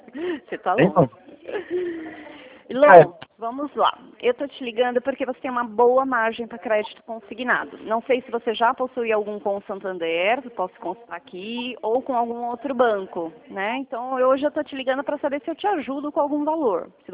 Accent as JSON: {"language": "Portuguese", "town": "São Roque", "region": "São Paulo", "country": "Brazil"}